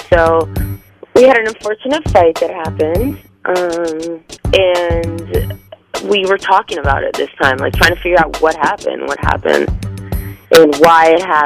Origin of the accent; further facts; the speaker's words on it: El Salvador; I'm from El Salvador.